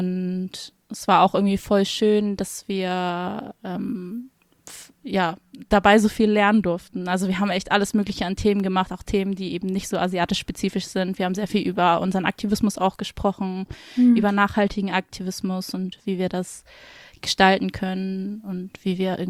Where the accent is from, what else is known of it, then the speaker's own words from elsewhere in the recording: Hamburg, Germany; now in Frankfurt, Germany; ich komme eigentlich aus Hamburg